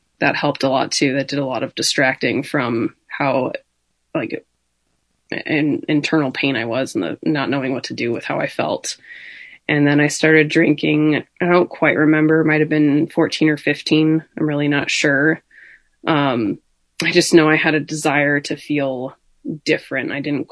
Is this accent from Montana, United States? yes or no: yes; Montana, United States; now in Portland, United States; I'm in Portland, Oregon right now. But I'm from Montana and I was born into a family that my parents didn't drink at all.